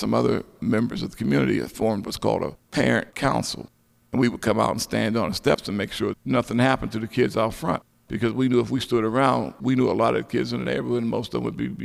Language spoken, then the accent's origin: English; Wilkinsburg, Pennsylvania, United States; I grew up here in Wilkinsburg. I attended grade school, middle school, and the high school.